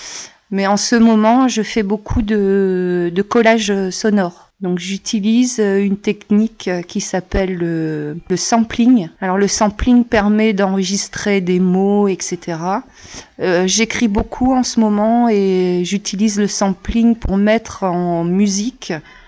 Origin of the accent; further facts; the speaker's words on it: France; je suis originaire du CRU. Je suis originaire des Trois-Villes-Sœurs.